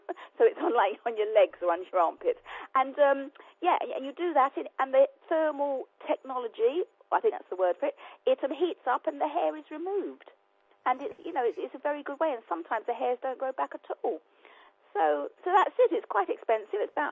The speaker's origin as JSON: {"language": "English", "region": "East of England", "country": "United Kingdom", "said": "we're both from Essex"}